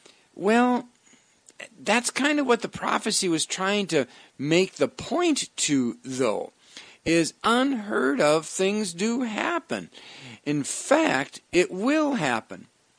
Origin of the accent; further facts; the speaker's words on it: Wisconsin, United States; As a boy, I grew up in Wisconsin, and in Wisconsin, Boy Scouts were really big.